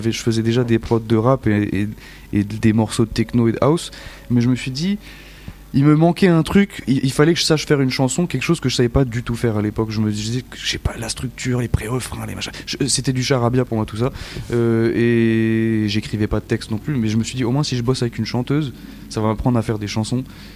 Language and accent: French; New York, United States; moved away as an adult; now in France; comme je suis américain, je pourrais y retourner un jour peut-être.